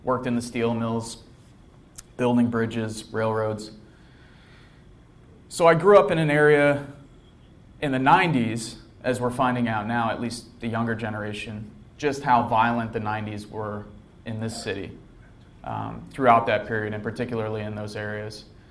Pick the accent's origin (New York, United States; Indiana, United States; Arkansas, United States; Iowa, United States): Indiana, United States; Michigan City; So I came down from Michigan City, Indiana.